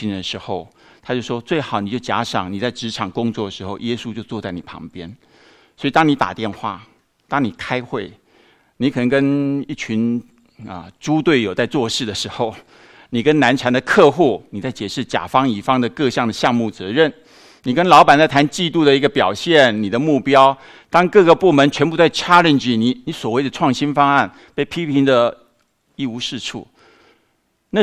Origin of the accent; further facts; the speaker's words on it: China; 我们中国人常会说，就是你工作这个没有功劳也有苦劳嘛